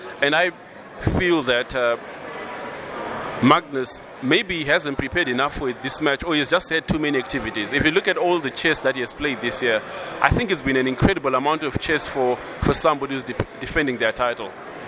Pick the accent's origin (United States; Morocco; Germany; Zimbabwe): Zimbabwe; English is a second language; moved away as an adult; now in South Africa; Okay, I come from Zimbabwe. I work in South Africa